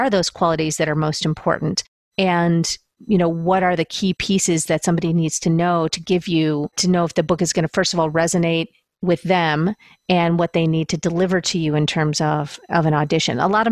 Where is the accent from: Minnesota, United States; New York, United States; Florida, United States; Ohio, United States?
New York, United States; Buffalo; I'm from Buffalo. We say aunt.